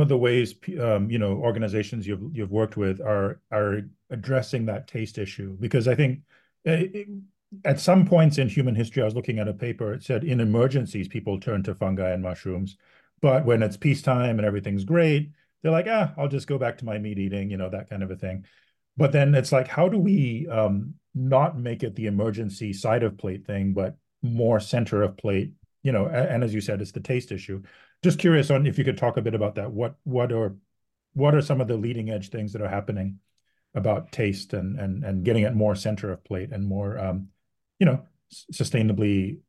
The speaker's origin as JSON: {"language": "English", "country": "Singapore", "tie": "born or raised there", "said": "I grew up in Singapore, which, as you know, is an island with millions of people stuck on one island"}